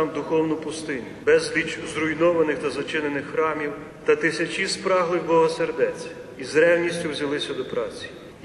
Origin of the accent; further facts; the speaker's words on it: Berdychiv, Zhytomyr Oblast, Ukraine; born there; Він, так як і я, народився в місті Божої Матері з гори Кармелю, Бердичеві.